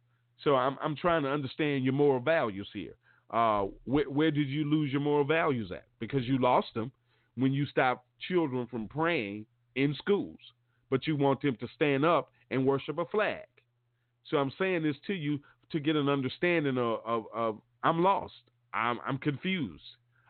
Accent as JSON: {"language": "English", "town": "Mobile", "region": "Alabama", "country": "United States", "tie": "born or raised there", "said": "And down in Mobile, Alabama, in my hometown, they have taken prayer out of Mobile County Public School System."}